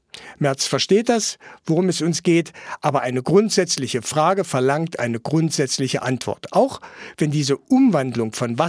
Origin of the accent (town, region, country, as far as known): Saxony-Anhalt, Germany